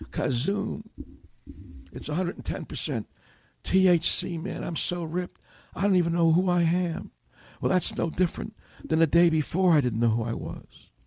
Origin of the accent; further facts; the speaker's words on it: New York, United States; I remember growing up in New York.